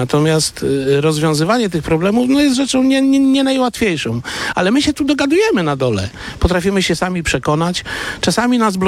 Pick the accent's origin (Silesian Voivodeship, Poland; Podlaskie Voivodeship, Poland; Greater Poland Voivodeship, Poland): Greater Poland Voivodeship, Poland; Poznań; also born or lived in Gniezno; now in Myczkowce, Poland; bo jestem rodowitym poznaniakiem, urodziłem się w Gnieźnie, w latach 70. przyjechaliśmy tutaj do Myczkowiec